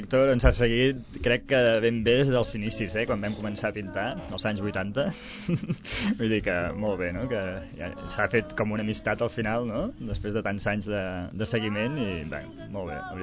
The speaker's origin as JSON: {"language": "Catalan", "town": "Sabadell", "region": "Catalonia", "country": "Spain", "tie": "born or raised there", "said": "vaig néixer aquí a Sabadell i bueno, la veritat és que he estat més o menys per aquí a Sabadell tota la vida, no? Sí que m'he mogut per molts països i no paro de viatjar, però tinc la meva base d'acció està aquí a Sabadell."}